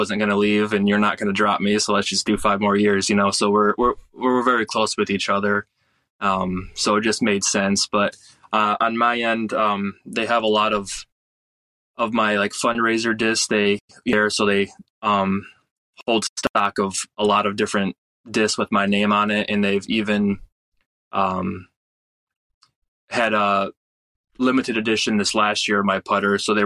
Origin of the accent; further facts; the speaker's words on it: Michigan, United States; I've been with them for a while back in my home state of Michigan.